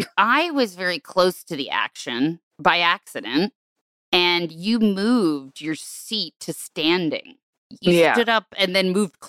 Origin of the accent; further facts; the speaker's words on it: New Jersey, United States; Because I was from New Jersey.